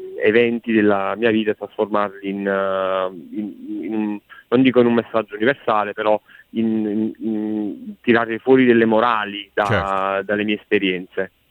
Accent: San Giorgio a Cremano, Campania, Italy; perché io poi sono di San Giorgio a Cremano

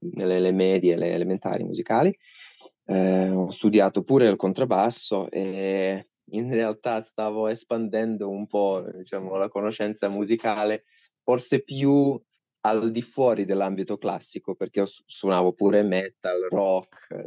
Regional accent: Serbia; now in Rome, Italy; sono violoncellista e sono serbo, però sono quasi 8 anni che vivo a Roma.

